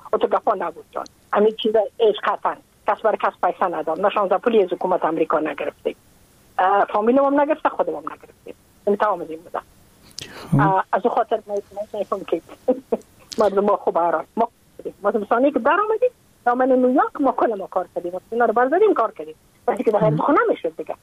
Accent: Afghanistan; moved away as an adult; now in United States; ما که از افغانستان بقا آمدم بله. من اون سال بودم 28 ساله

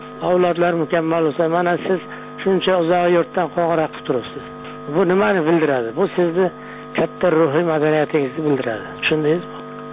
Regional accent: Kashkadarya Region, Uzbekistan; Shu yerda men Qashqadaryoda tug'ilib o'sganman.

